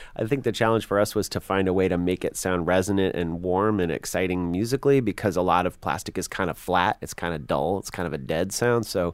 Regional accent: England, United Kingdom; I'm English through and through

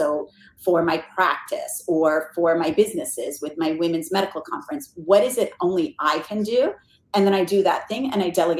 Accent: North Carolina, United States; I'm originally from North Carolina, not as exciting.

